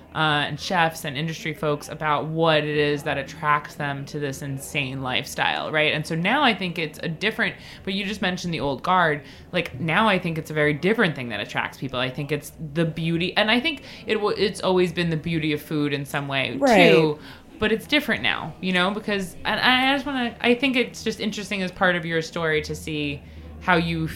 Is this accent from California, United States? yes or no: no; Huntington, New York, United States; We're from Huntington, so...